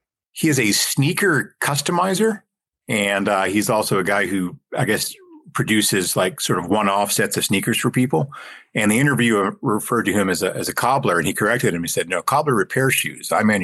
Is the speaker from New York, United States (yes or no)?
no; Lubbock, Texas, United States; Like, so my hometown of Lubbock, Texas is a good example of this.